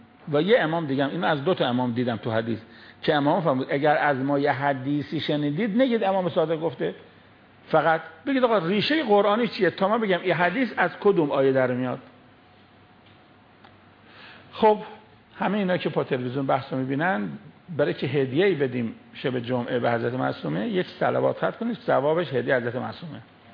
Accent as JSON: {"language": "Persian", "country": "Iran", "tie": "born there", "said": "خدا رو شکر ما تو ایران متولد شدیم."}